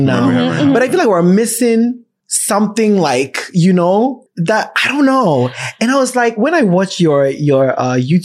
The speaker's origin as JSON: {"language": "English", "country": "Ghana", "tie": "born there", "said": "The fact that I was born in Ghana"}